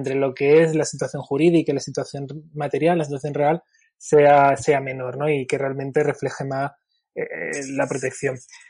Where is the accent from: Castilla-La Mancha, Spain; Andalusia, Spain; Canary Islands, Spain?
Andalusia, Spain; Málaga; Encantado de estar aquí y de ser un malagueño más. Qué cansino somos los malagueños